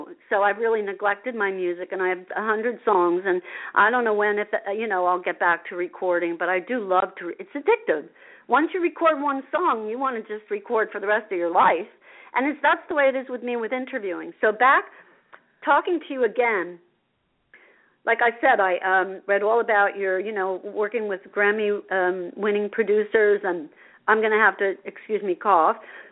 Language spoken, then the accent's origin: English; Asbury Park, New Jersey, United States; I grew up in Asbury Park, and I was so blessed to have been, you know, been there.